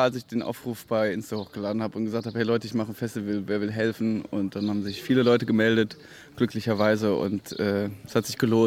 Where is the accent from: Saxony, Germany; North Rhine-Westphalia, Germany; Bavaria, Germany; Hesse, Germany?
Hesse, Germany; Ich als Hesse kann sagen, das gefällt mir.